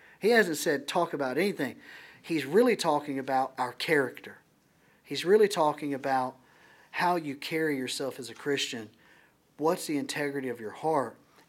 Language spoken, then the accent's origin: English; Marysville, Ohio, United States; I remember as a young boy growing up in Ohio, Marysville, Ohio, literally there was one street light in this whole town, one street light.